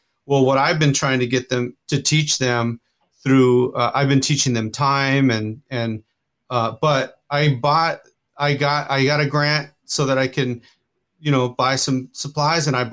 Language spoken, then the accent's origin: English; California, United States; You know, growing up in California, you're really exposed to that, you know, and so I kind of grew up with that, especially my dad he grew up in the Southwest